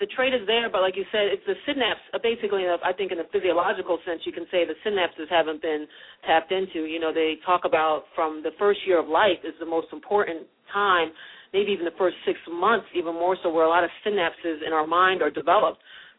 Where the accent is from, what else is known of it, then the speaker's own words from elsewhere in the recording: Philadelphia, Pennsylvania, United States; born there; I'm a Pisces and I was born in Philadelphia on on February 23rd and 1970